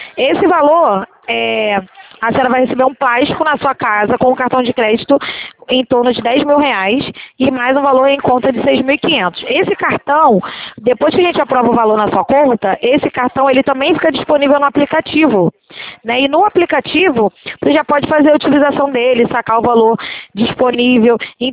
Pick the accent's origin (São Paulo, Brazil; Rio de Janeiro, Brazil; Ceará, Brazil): Rio de Janeiro, Brazil; Sou do centro do Rio, meu bem. Aqui na Rua do Carmo